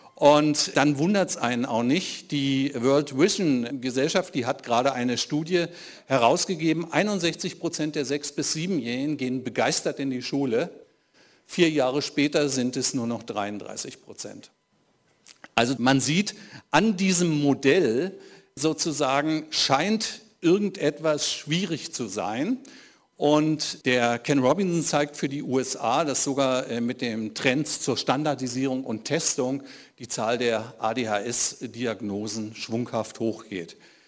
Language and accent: German; Berlin, Germany; Ich bin Berliner, ich habe 1989 den Fall der Berliner Mauer erlebt.